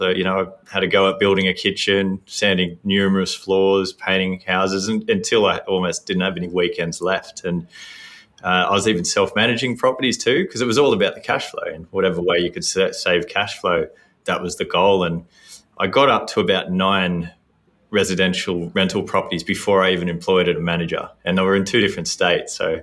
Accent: Sydney, New South Wales, Australia; I was an engineer in Sydney, so born and raised in Sydney

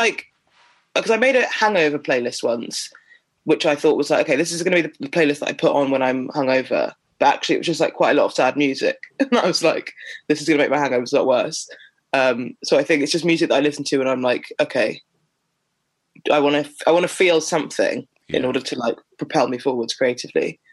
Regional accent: Sutton, London, United Kingdom; I was living in Sutton. I grew up in Sutton in South London. Which is like, it's technically London, but nobody really thinks of it as London.

